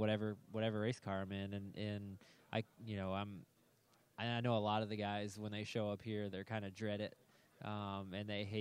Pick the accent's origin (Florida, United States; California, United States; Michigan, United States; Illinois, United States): Florida, United States; Tampa; You know, growing up in Tampa, Florida, and coming over here to race, I've always enjoyed, you know, just driving through the tunnel